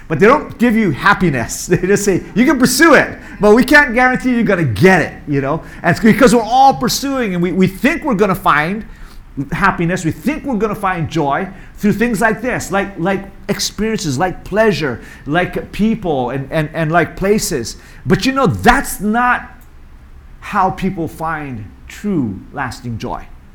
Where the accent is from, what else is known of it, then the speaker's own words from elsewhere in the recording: Hawaii, United States; also born or lived in New York City; now in Taiwan; I knew her before I came here from New York City. Bertine was with us. Yeah. Kat, who's from where I grew up, Hawaii, you know, so we had that bond.